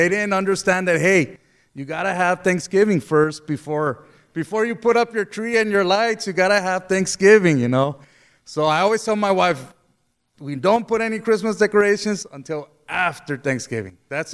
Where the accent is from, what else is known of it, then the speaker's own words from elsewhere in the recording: Laredo, Texas, United States; I grew up in Laredo, and in school, you would see October, and the teachers would decorate with pumpkins.